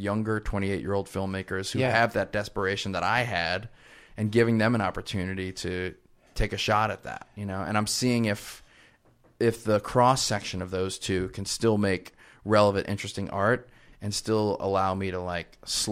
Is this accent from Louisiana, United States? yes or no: yes; New Orleans, Louisiana, United States; because I'm from New Orleans and we're like the mafia.